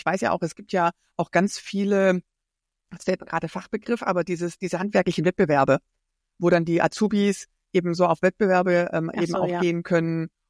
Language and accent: German; Baden-Württemberg, Germany; now in Frankfurt, Germany; ich bin aus Baden-Württemberg